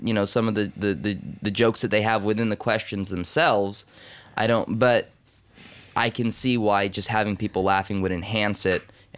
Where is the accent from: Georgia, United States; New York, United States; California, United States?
California, United States; Chico; They looked in Chico, which is my hometown